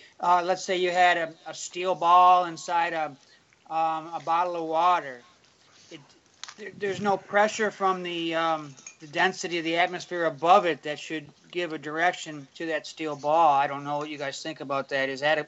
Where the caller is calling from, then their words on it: Torrance, California, United States; Oh, I'm here in California, Torrance.